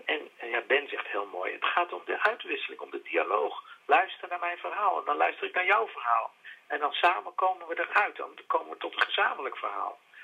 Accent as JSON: {"language": "Dutch", "country": "Netherlands", "said": "En dat vond ik voor mezelf als Nederlander ook het interessante."}